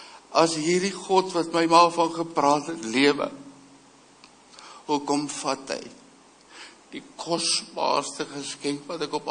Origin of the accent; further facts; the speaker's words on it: Middelburg, Eastern Cape, South Africa; born there; also born or lived in Transvaal; ek is in die Oos-Kaap gebore, in Middelburg in die Oos-Kaap gebore. Ek het die meeste van my lewe hier in Transvaal deurgebring, praat in die ou terme. En ek is daar gebore